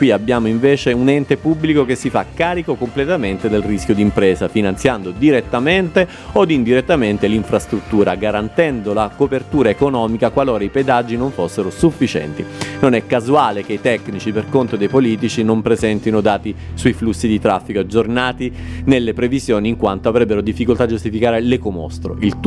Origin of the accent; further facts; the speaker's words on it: Venice, Veneto, Italy; Da veneziano ho vissuto evolversi il fenomeno del turismo nella mia città. Da ragazzino era una cosa curiosa e simpatica